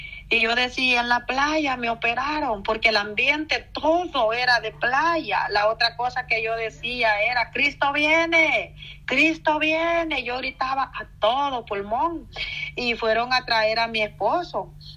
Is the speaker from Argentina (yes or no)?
no; El Salvador; yo nací allí en El Salvador, en la zona costera, a pocos pasos de la playa, del mar. Yo bajaba a bañarme cuando era una niña